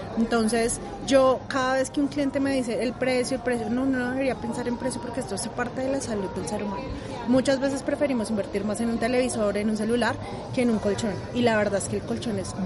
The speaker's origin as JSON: {"language": "Spanish", "country": "Colombia", "said": "nosotros como colombianos cada vez debemos despertar más la conciencia"}